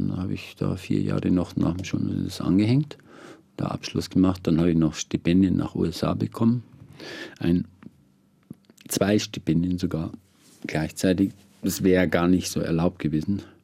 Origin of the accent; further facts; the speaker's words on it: Kareth, Bavaria, Germany; also da in Karet, wo ich herkomme